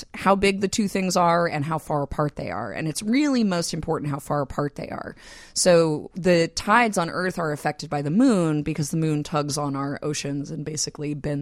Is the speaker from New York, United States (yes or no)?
yes; New York City, New York, United States; I grew up in New York City